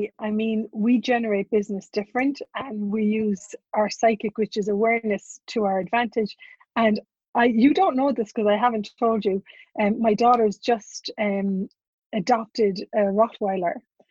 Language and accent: English; Ireland; I was born in Ireland. I'm Irish, one of the leprechauns. And I grew up in the second smallest city in Ireland